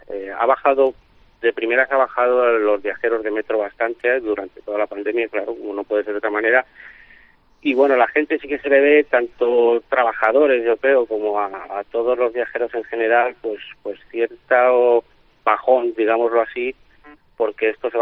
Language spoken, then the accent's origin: Spanish; Guadarrama, Community of Madrid, Spain; el patrón de metro de San Miguel, igual que el de mi pueblo, Guadarrama